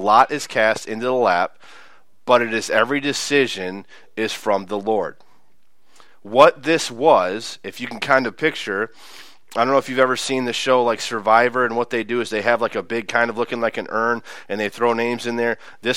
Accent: United States; As an American, I read this and I think to myself

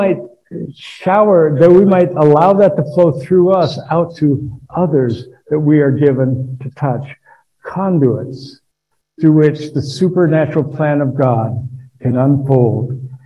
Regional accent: Oregon, United States; now in Los Angeles, United States; I'm not from Los Angeles originally, I'm from Oregon, where it rains and the streets are used to getting the rain, and the gutters are used to handling the rain

